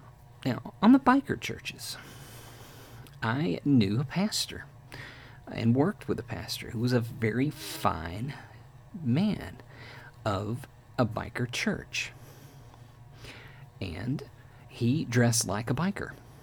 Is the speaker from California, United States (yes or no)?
no; Texas, United States; overseas, and of course I'm from Texas, most people feel like, or at least the mystique overseas sometimes, is that if you're from Texas, you have these things.